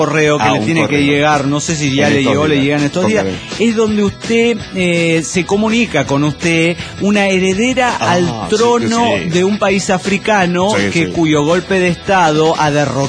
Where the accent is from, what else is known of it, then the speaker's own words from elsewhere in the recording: Coatzacoalcos, Veracruz, Mexico; now in Monterrey, Mexico; soy de Coatzacoaqueño, es decir, de Coatza, de Coatzacoacos, Veracruz, por si el pirata no pronunció bien.